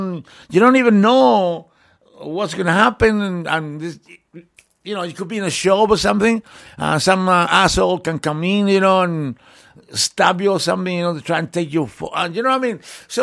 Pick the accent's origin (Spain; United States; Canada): Spain; Catalonia; Believe I'm from Catalonia, man. I grew up with these guys' music